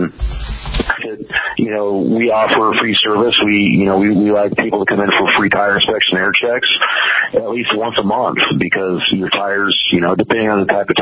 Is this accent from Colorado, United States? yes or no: yes; Colorado, United States; I'm originally from Colorado